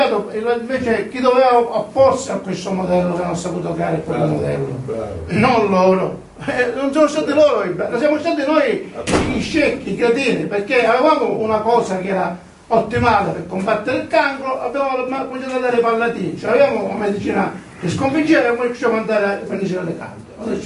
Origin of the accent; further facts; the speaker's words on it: Sicily, Italy; Se vado al mio paese, che è un paese sperduto dalla Sicilia